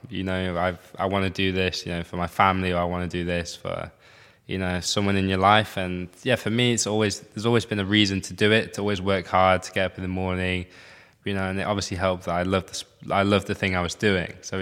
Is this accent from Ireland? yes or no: no; United Kingdom; And obviously being British helps